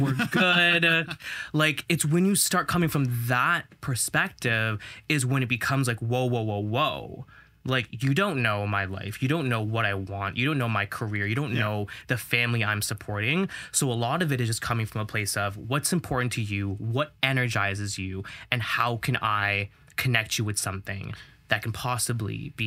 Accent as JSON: {"language": "English", "town": "Toronto", "region": "Ontario", "country": "Canada", "said": "I'm from Toronto"}